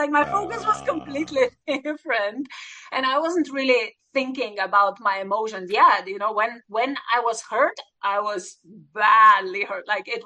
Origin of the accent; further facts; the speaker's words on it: Slovenia; now in England, United Kingdom; in Slovenia. I'm from